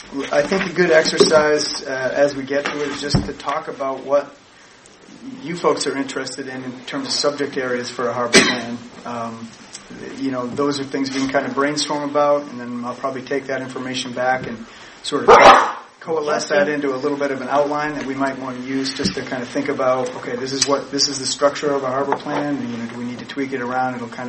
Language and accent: English; Tremont, Maine, United States; I actually grew up in Maine. I grew up on Desert Island in the little town of Tremont, which is the backside of Mount Desert Island